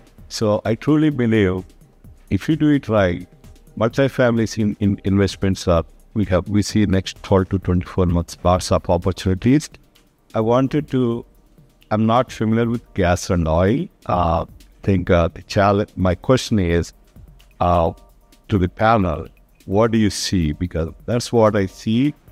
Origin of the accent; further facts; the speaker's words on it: Tampa, Florida, United States; I'm from Tampa, Florida.